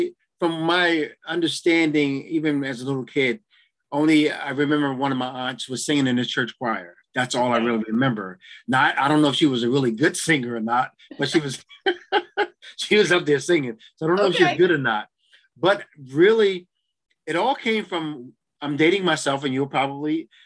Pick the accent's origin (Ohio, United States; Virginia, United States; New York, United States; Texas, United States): Virginia, United States; Cape Charles; now in New Jersey, United States; But I'm originally from Virginia, Cape Charles, Virginia, the southern town of on the Eastern Shore.